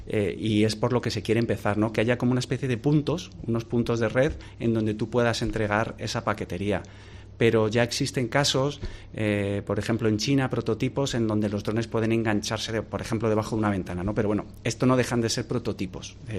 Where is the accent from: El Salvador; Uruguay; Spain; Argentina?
Spain; tenemos que sacar pecho como españoles en Europa